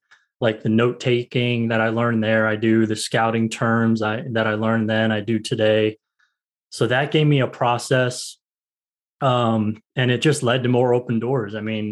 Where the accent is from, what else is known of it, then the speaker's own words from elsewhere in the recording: Florida, United States; and I grew up in Florida. So high school football there is pretty big.